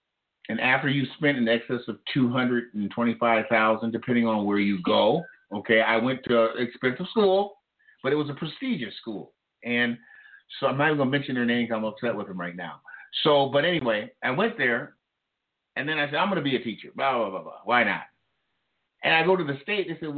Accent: St. Paul, Minnesota, United States; As someone that was born and raised in St. Paul and then moved back to live in the city he was born in with his family, you know, I'm seeing a lot of potholes.

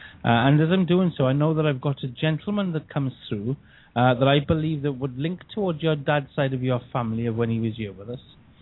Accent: Caerphilly, Wales, United Kingdom; because I'm from Wales as well, from wonderful Caerphilly.

